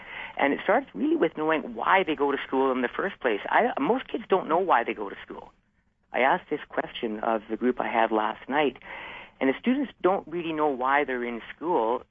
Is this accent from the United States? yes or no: no; Canada; And I'm from Canada, of course, and we call our governing body the Ministry of Education.